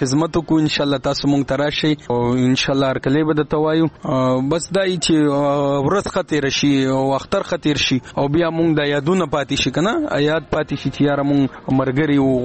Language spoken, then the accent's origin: Pashto; Khyber Pakhtunkhwa, Pakistan; now in Karachi, Pakistan; موږ د وزیرستان یو